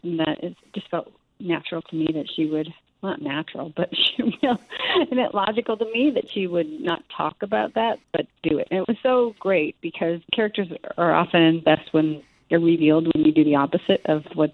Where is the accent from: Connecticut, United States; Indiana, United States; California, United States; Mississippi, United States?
Connecticut, United States; I grew up in Connecticut